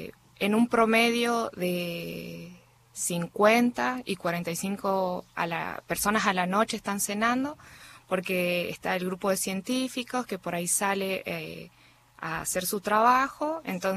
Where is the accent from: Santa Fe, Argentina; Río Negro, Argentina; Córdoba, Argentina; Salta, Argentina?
Salta, Argentina; Yo soy de Salta